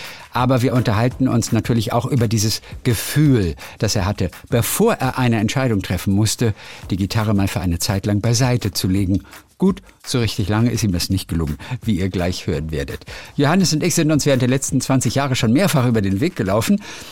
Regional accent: Northern Germany, Germany; Ich komme ja auch aus dem Norden.

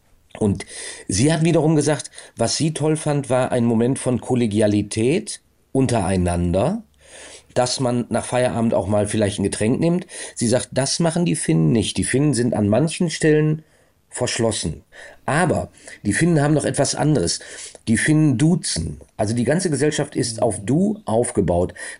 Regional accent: Minden, North Rhine-Westphalia, Germany; Ich komme ja aus Minden, ich bin ja Ostwestfale.

